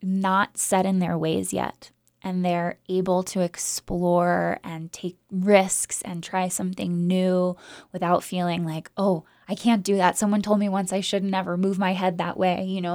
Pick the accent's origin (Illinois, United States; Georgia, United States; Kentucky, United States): Georgia, United States; Atlanta; I grew up in Atlanta, Georgia, studying modern dance from the age of 7